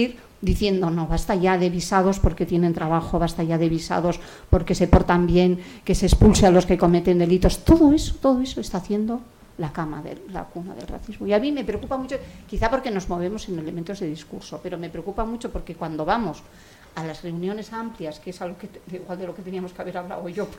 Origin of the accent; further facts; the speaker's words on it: Basque Country, Spain; Porque nosotras, fíjate que somos vascas